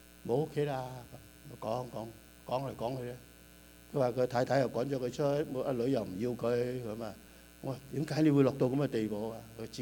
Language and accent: Cantonese; China; 我喺香港喺內地長大